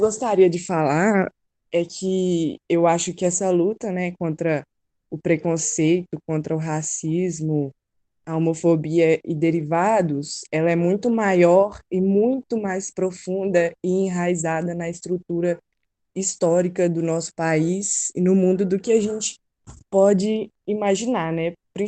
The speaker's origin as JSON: {"language": "Portuguese", "town": "Contagem", "region": "Minas Gerais", "country": "Brazil", "said": "eu tenho 18 anos, eu sou de Contagem, né?"}